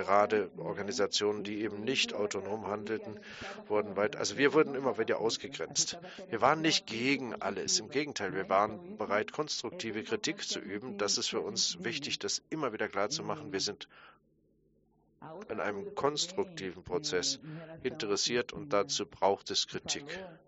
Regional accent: Brazil; Bei uns in Brasilien.

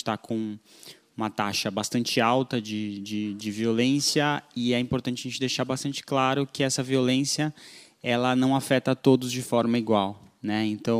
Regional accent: Brazil; eu, como brasileiro, fico muito emocionado

